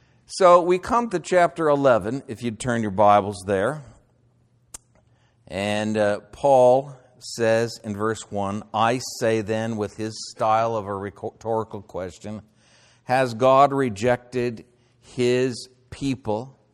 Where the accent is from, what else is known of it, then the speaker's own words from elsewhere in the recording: United States; mother's heritage is British. My father's is Scandinavian. And I don't think of myself either way. I'm just American.